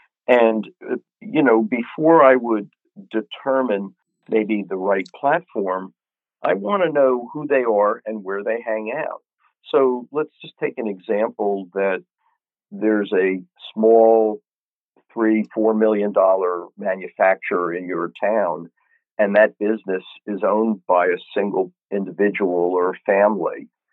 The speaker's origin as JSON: {"language": "English", "town": "Springfield", "region": "New Jersey", "country": "United States", "tie": "born or raised there", "said": "the hometown I grew up in Springfield, New Jersey"}